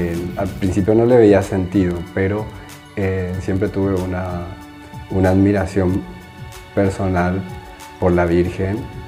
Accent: Paraguay; now in Rome, Italy; soy paraguayo, tengo 33 años, actualmente vivo en Roma

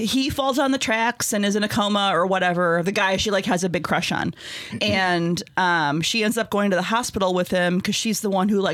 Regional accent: Wisconsin, United States; I am actually from the North. Mm-hmm. I grew up in Wisconsin, born and raised, mm-hmm. baby.

